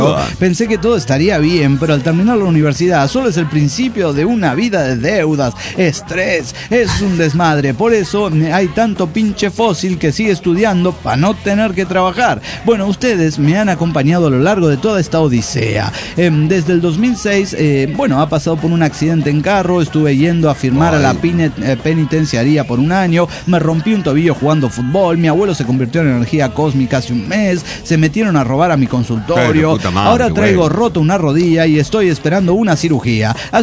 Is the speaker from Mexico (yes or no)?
yes; Guadalajara, Jalisco, Mexico; de Guadalajara, Jalisco.